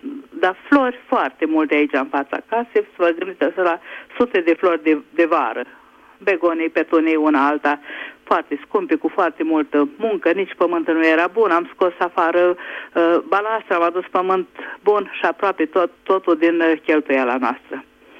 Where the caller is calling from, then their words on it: Budapest, Hungary; sunt din Budapesta